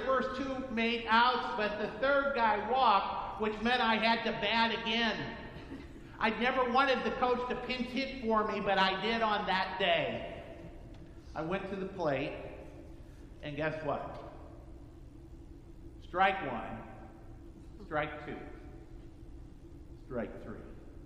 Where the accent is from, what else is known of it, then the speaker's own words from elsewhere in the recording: St. Louis, Missouri, United States; And I'm a Cardinal fan, by the way. I grew up in St. Louis.